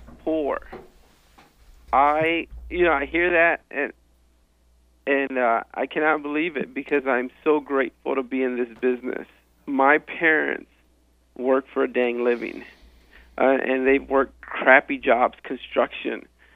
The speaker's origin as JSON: {"language": "English", "town": "Compton", "region": "California", "country": "United States", "tie": "born there", "said": "I was born in Compton."}